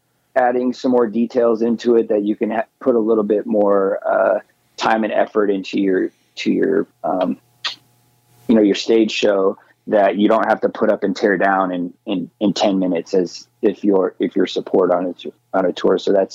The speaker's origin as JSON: {"language": "English", "town": "Phoenix", "region": "Arizona", "country": "United States", "tie": "born or raised there", "said": "growing up in Phoenix, the Phoenix area"}